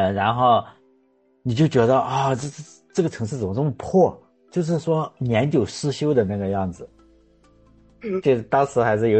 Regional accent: Shandong, China; 我在山东嘛，我老家肯定是比较差

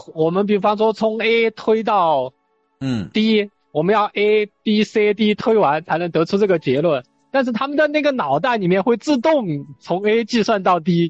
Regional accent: Xichang, Sichuan, China; 然后我姥爷他们就到西昌这个内迁厂来，我小时候就一直是在这个内迁厂里面长大的

